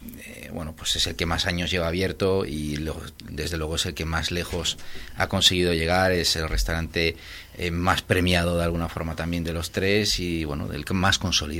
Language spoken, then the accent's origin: Spanish; Santander, Cantabria, Spain; Mi infancia transcurre en Santander, entre la Santander. la calle Castilla y el barrio Pesquero, donde, bueno, allí estudio en el colegio, y ahí es donde me crío